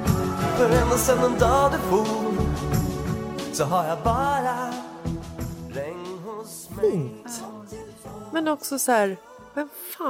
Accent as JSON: {"language": "Swedish", "region": "Stockholm County", "country": "Sweden", "tie": "born or raised there", "said": "det var ju skräckens skräck söder om Stockholm, där jag är uppvuxen."}